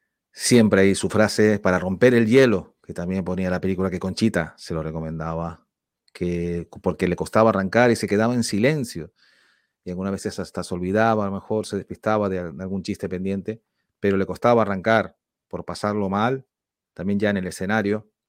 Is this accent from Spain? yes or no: yes; Canary Islands, Spain; accent: Canarian; Pues mira, pues a veces me dice que yo tengo voz de podcaster y mi acento canario, ¿no? Aunque cuando hago la voz así más para el podcast, no está tan acentuado el acento canario, ¿no?